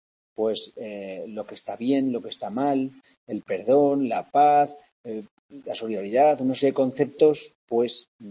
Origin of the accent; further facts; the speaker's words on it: Bologna, Emilia-Romagna, Italy; yo soy de aquí de Bolonia.